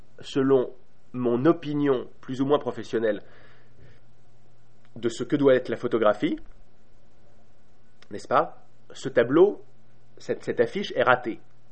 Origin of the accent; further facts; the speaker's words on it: Paris, Île-de-France, France; en tant que bon Parisien